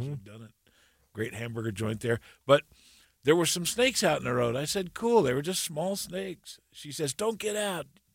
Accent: California, United States; moved away; Well, I was originally from California. Okay, don't hate me for that. Okay, I've been here like 40 years now. I've been here longer than I lived in California.

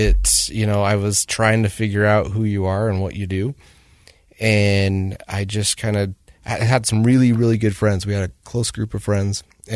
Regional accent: Bountiful, Utah, United States; also born or lived in Woods Cross; Yeah, so I grew up actually just right over here, Bountiful, Utah. Actually, I was born in Woods Cross, but then grew up in Bountiful.

